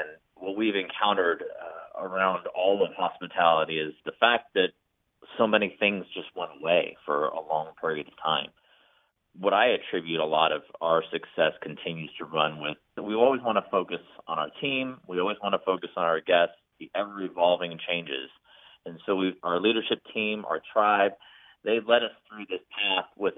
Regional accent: Las Vegas, Nevada, United States; I was born in Las Vegas, and so it was kind of inbred in who I was, learning from the industry all around you. And Vegas feels like a weird place to grow up

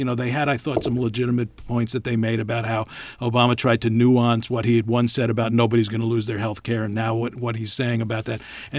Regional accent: Bronx, New York, United States; Listen, I was born and raised in the Bronx. I went to my first game at Yankee Stadium almost 60 years ago.

